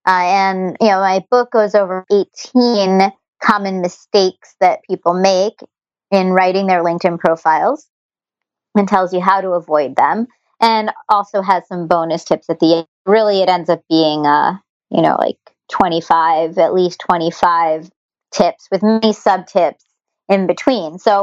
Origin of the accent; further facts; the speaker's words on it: New York City, New York, United States; Well, the story is, you know, my sister and I grew up in New York City